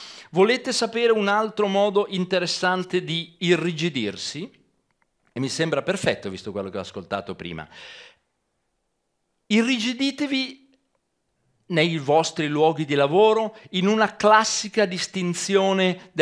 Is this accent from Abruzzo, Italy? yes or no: no; Crema, Lombardy, Italy; io sono di Crema, provincia di Cremona